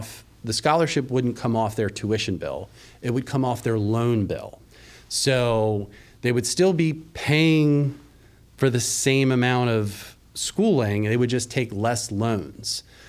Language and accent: English; Gettysburg, Pennsylvania, United States; I was born and raised in Gettysburg, Pennsylvania. So, you know, it's home.